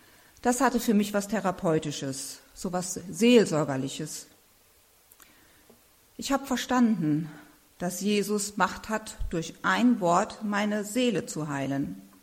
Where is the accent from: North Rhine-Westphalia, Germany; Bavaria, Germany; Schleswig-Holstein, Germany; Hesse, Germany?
North Rhine-Westphalia, Germany; Düsseldorf; born there; In Düsseldorf, wo ich geboren bin, ging ich erst in den Kindergottesdienst von der evangelischen Kirche, weil wir evangelisch waren. Und dann sind wir umgezogen in ein kleines Dorf und da gab es keine Evangelischen. Das war katholisch. Und zwar nur katholisch.